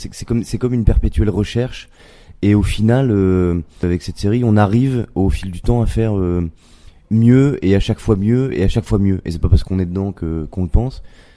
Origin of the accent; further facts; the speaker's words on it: Belgium; même en tant que Belge, ça paraît débile, mais moi j'étais jamais allé au Louvre